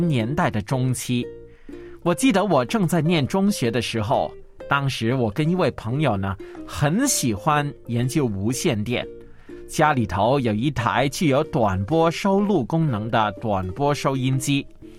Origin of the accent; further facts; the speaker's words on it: Macau; 我是澳门的